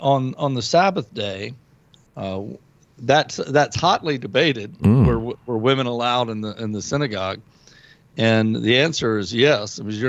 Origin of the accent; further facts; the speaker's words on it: South Carolina, United States; When I grew up in South Carolina, we had a community park, and it was called Woodhill Park.